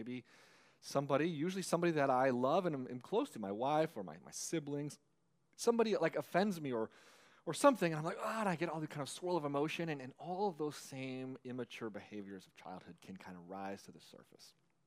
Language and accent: English; United States; particularly as an American who has such a value of the whole idea of rights.